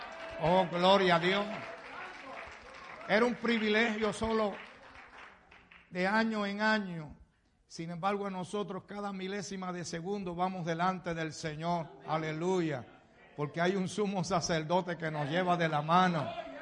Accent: Puerto Rico; Vengo de la isla de Puerto Rico, lo que se le llama la isla del encanto

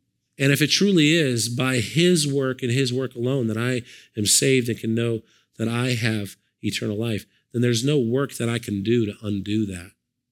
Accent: United States; I'm so thankful I'm an American.

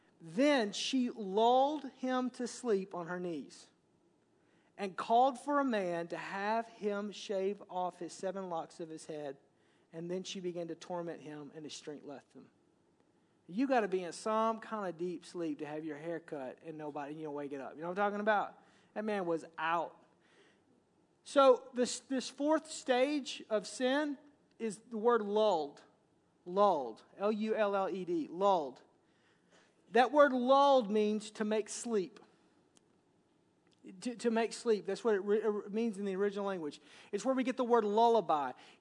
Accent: the South, United States; accent: southern; when I say it with my southern accent, it's naked.

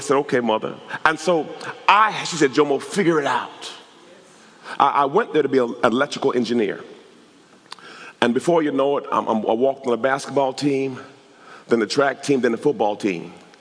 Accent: Jamaica; moved away; I'm an immigrant from Jamaica.

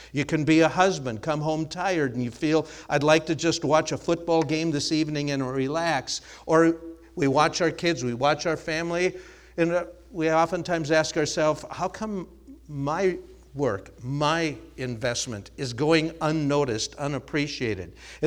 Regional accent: Minnesota, United States; Originally, I had pastored in Pennsylvania in my home state of Minnesota

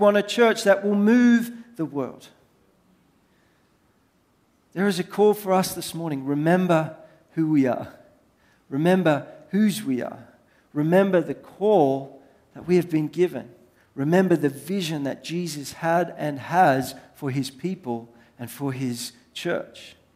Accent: Sydney, New South Wales, Australia; But when I was growing up, I grew up in Sydney.

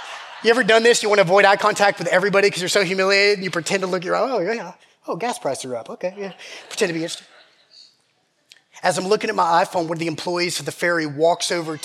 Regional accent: Georgia, United States; sorry, I'm from Georgia. I don't even know what that means.

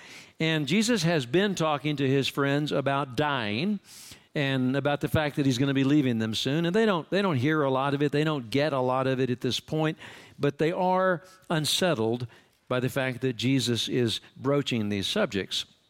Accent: Amarillo, Texas, United States; I was born here in Amarillo. I have spent probably 55-something of my almost 65 years here in this town. It is, to me, home.

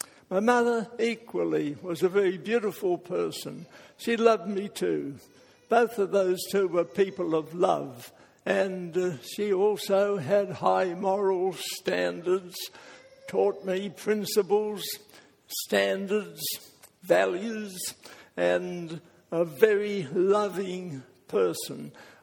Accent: Adelaide, South Australia, Australia; born there; And I was born in Adelaide. I'm the only Australian in the family.

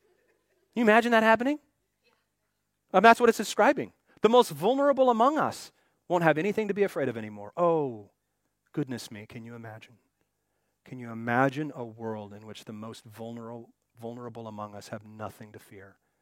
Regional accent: Pacific Northwest, United States; You know, I grew up in the Northwest, so our thing was bears.

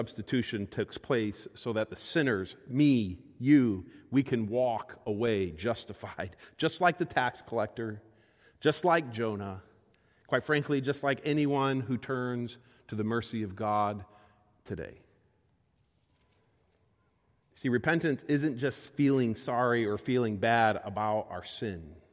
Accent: Japan; I mean, I grew up in Japan.

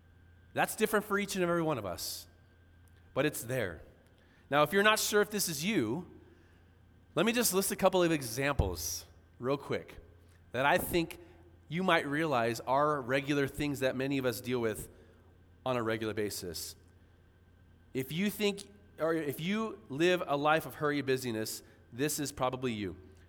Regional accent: San Diego, California, United States; We're from San Diego.

